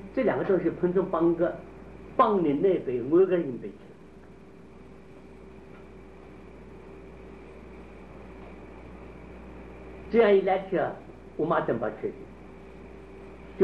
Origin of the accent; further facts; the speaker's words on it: China; 是不是我们中国人啊，对这推理思考、对这读书啊、求学方面不认真？